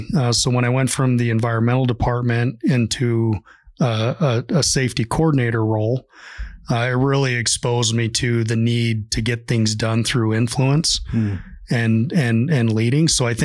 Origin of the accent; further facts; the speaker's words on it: Nevada, United States; growing up in Nevada, going to school close to Nevada and then ultimately coming back to Nevada to work, I never realized we were a mining state.